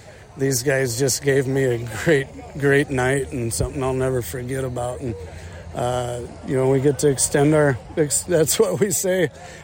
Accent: Iowa, United States; where I grew up in Northern Iowa

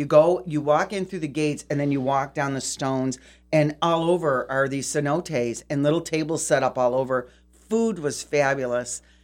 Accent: Great Lakes, United States; I'm from the Great Lakes, we're unsalted.

